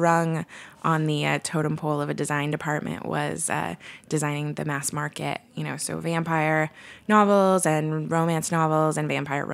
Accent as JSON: {"language": "English", "town": "Portland", "region": "Oregon", "country": "United States", "said": "you need a beer writer, and I'm from Portland."}